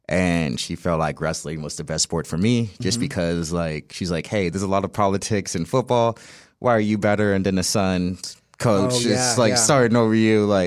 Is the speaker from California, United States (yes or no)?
yes; California, United States; also born or lived in St. Louis, United States; So like I was born in St. Louis, Missouri, and then my mom decided to move to California because you want to move to California.